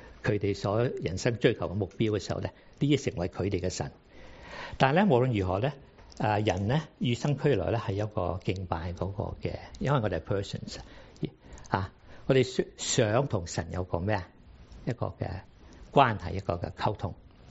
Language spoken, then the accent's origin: Cantonese; China; 譬如我哋中國人咧，法文同中文唔同啊